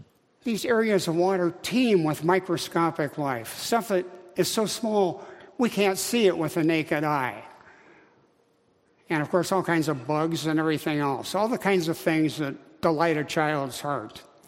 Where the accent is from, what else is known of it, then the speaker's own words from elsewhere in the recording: Minnesota, United States; growing up in Minnesota, first northern Minnesota and then southern Minnesota, you might think that I would be a fan of lakes and rivers and streams